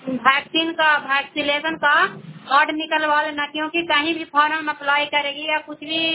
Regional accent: Bihar, India; मैं कराई ब्लॉक से बिलोंग करती हूँ। रसालपुर गांव में आई हुई हूँ

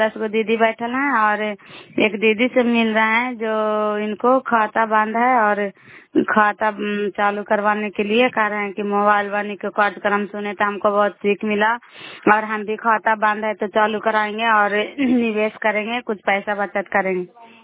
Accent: Nalanda, Bihar, India; नालंदा जिला कराय ब्लॉक मकराता पंचायत के निवासी हूँ।

